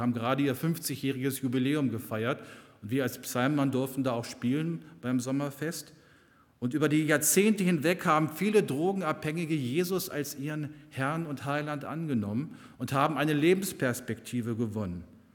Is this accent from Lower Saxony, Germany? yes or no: yes; Braunschweig, Lower Saxony, Germany; da wo ich herkomme, sang man zu dieser Zeit lange Lieder mit Orgelbegleitung aus dem Gesangsbuch.